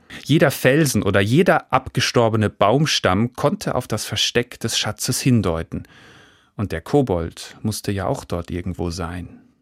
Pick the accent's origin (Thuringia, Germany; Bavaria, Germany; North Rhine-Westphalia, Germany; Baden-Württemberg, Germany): Baden-Württemberg, Germany; Ich bin im Schwarzwald groß geworden und manche Gegenden dort sind bis heute verwunschen und sagenumwoben.